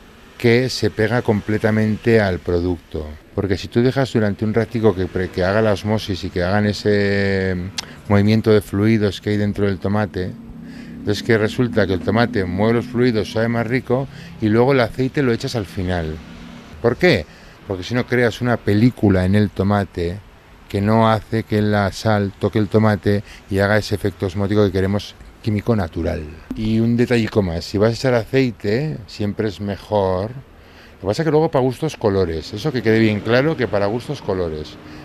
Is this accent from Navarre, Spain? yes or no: yes; Navarre, Spain; como soy de Navarra y somos bastante tradicionales